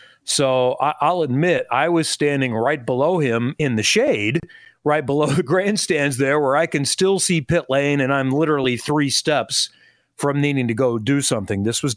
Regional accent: Indiana, United States; So, I'm from the Ben Davis area. I'm not from Kokomo or Franklin or other parts. I grew up in a diverse background, and I listened to … as a kid.

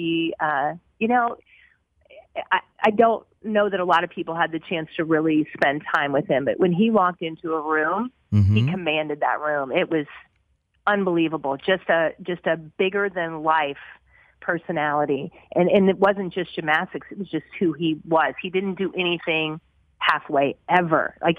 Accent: Texas, United States; And we ended up back here just because I'm from Texas.

